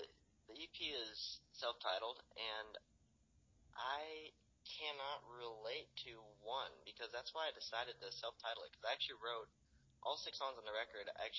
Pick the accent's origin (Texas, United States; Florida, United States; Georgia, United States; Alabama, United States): Florida, United States; West Palm Beach; I'm from South Florida, and people would say that South Florida isn't country, but being from West Palm, Loxahatchee's right around the corner, and I'm telling you what, it is country down here